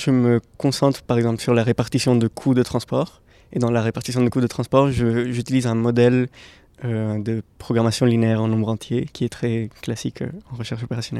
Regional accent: Colombia; accent: Colombian; French is a second language; moi, je viens de Colombie, je suis né en Colombie et j'ai grandi en Colombie, d'où l'accent, d'où mon accent.

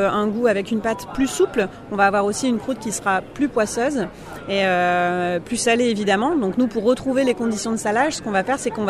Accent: Hauts-de-France, France; on est du Nord, hein, sur les pays et les terres du Maroilles.

